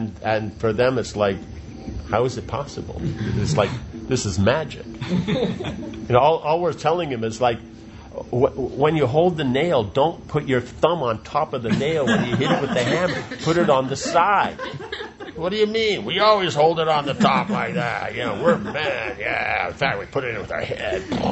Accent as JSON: {"language": "English", "country": "Hungary", "second_language": "English", "said": "I think I come from Hungary"}